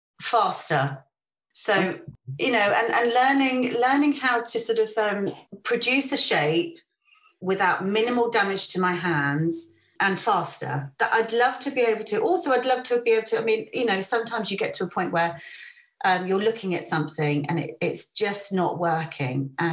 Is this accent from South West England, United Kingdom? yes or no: yes; South West England, United Kingdom; And I come from Devon originally. So down south, you know, that way.